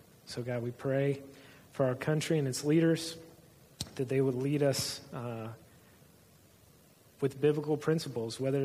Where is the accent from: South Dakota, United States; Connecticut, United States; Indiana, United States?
Indiana, United States; Indianapolis; moved away as an adult; now in Ohio, United States; I was born in Indianapolis and grew up there and spent my first 22 or 23 years there. And I moved to Northwest Ohio 4 years ago with a ministry called Campus Outreach.